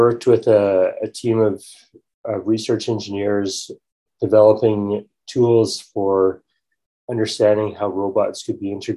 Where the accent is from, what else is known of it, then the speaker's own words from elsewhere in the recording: Calgary, Alberta, Canada; I grew up in Calgary, Alberta.